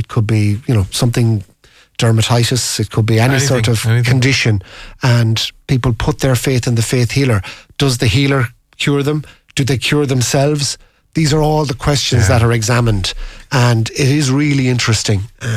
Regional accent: Milltown, County Galway, Ireland; now in Dunmore, Ireland; So I'm from Milltown, living in Dunmore, and she's gone the opposite direction.

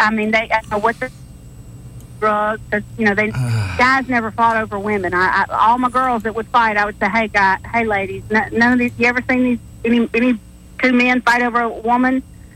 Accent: Selma, Alabama, United States; I'm a teacher. I'm from Selma. I taught for many years in Selma.

